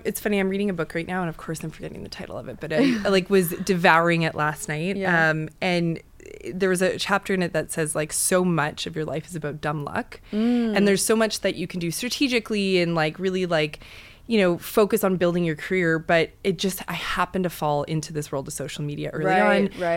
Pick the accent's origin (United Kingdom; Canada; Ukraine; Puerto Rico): Canada; Western Canada; moved away as an adult; now in New York, United States; Yeah, so I'm actually from Western Canada originally, and I moved to New York probably 11 years ago to attend FIT.